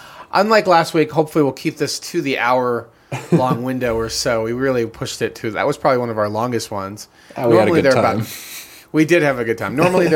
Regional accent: New York, United States; born there; As somebody who's also from the New York, well, I was born in the New York metro area.

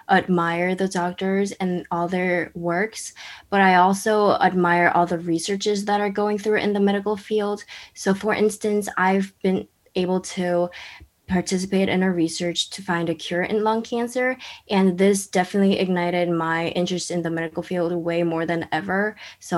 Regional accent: South Korea; from Emma Alert School, and I'm a junior here, and I'm from South Korea.

